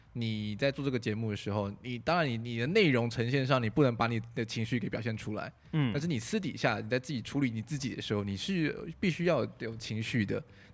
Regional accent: Taichung, Taiwan; 我这次回台湾、欸，我回台中，因为我是台中人。

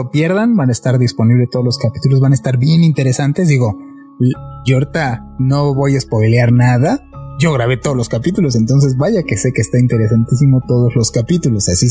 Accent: Mexico City, Mexico; Pues mira, la gente no lo creería, pero nosotros somos de la Ciudad de México, ¿verdad?

